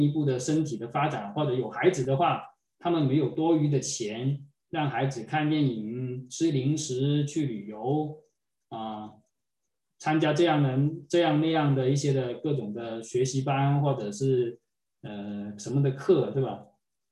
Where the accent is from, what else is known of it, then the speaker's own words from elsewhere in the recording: China; 我们中国人常说神和形有神有形，神在形中，但神不限于形。